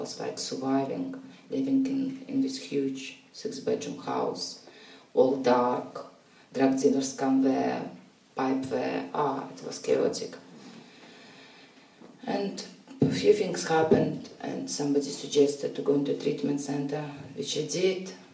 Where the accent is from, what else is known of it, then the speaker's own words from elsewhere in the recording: Russia; accent: Russian; English is a second language; now in Cambridge, United Kingdom; It's very strong Russian accent. And when I just came to Cambridge, it was just some people who used to make jokes.